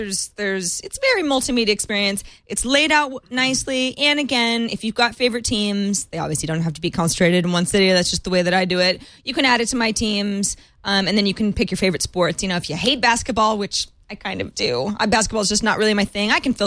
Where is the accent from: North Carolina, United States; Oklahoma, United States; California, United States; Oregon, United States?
California, United States; Obviously, I'm a Niner and a Giants fan because I'm born and raised in the Bay Area